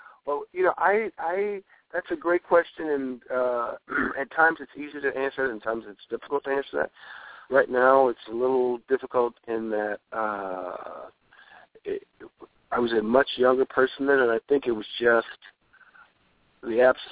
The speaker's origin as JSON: {"language": "English", "town": "Philadelphia", "region": "Pennsylvania", "country": "United States", "tie": "born or raised there", "said": "No. I grew up in Philadelphia. I grew up in North Philadelphia."}